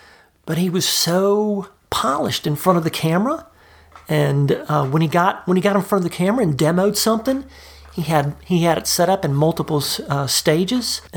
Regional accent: Louisiana, United States; growing up in Louisiana, I mean, even as a kid, I can remember turning on the PBS station.

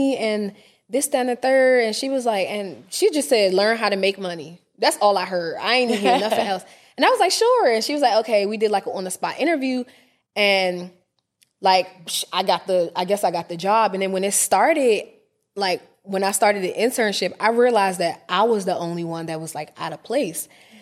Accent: Nigeria; as a Nigerian, we be hustling.

